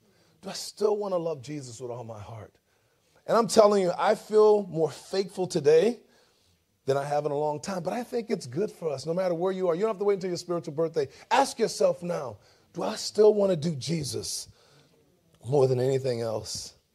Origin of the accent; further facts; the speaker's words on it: New Orleans, Louisiana, United States; I grew up in New Orleans. I'm a New Orleans Saints fan. I grew up in New Orleans.